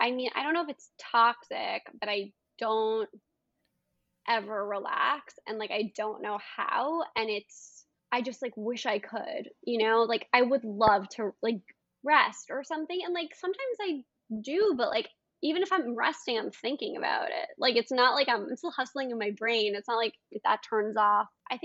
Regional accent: New York City, New York, United States; I mean I was born on the Upper East Side, and I went to college, but I was in upstate New York. But then I you know, I'm from New York City. It's just who I am.

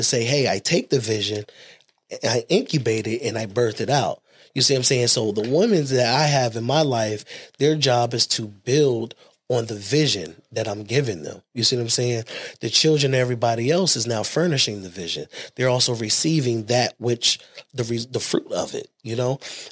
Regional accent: Harlem, New York, United States; I'm from Harlem, so it's about clothes.

